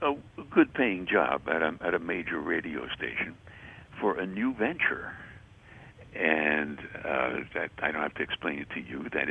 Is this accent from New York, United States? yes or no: yes; Brooklyn, New York, United States; born there; because I was born in February in Brooklyn. It was very cold